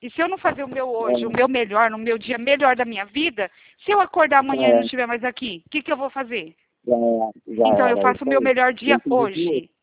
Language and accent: Portuguese; Presidente Prudente, São Paulo, Brazil; Eu sou de Presidente Prudente